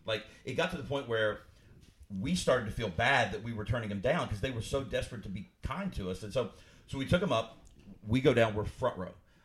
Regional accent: Kentucky, United States; City mouse, country mouse. I grew up in Kentucky.

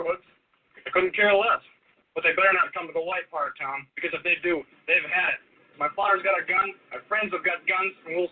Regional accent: United States; I'm American, and I'm proud of it.

